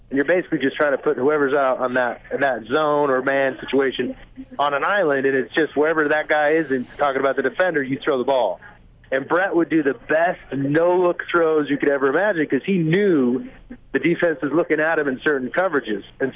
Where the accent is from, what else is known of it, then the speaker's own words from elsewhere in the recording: Wyoming, United States; because I grew up in the town I grew up in Wyoming, you know, with the winter and everything